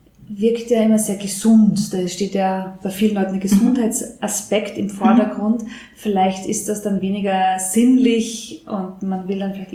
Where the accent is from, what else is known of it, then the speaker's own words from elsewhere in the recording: Upper Austria, Austria; Ich bin eine Oberösterreicherin. Wir Oberösterreicher vermissen immer die Mohnflesau.